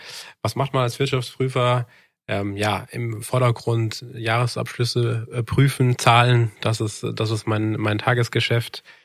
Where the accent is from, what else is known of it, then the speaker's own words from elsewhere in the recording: Darmstadt, Hesse, Germany; Ich komme aus Darmstadt